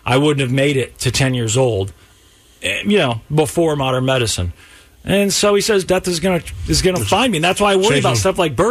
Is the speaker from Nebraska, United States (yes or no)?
no; Missouri, United States; But now they say the first case in Missouri, my home state, someone who wasn't around animals